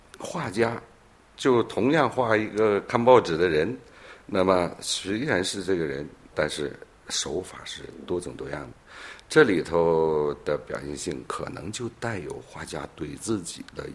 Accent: China; 我们中国的油画历史发展时间很短，100多年，但是呢我们中国人学习的非常严谨

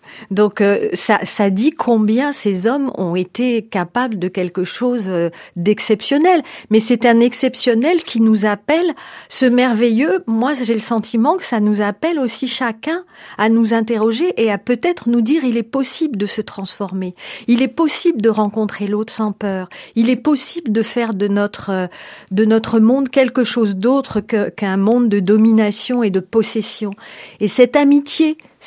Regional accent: France; je suis française, je le dis dans le livre, je suis une citoyenne française descendante de parents algériens

